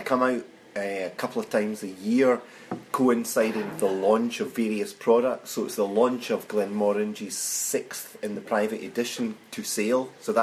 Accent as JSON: {"language": "English", "region": "Scotland", "country": "United Kingdom", "said": "as a Scotsman, of course, whisky is our national drink"}